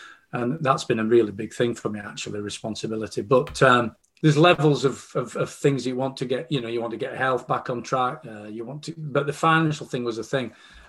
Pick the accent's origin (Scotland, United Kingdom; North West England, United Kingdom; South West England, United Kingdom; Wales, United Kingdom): North West England, United Kingdom; Barnoldswick; I'm from Barn Alswick in Lancashire.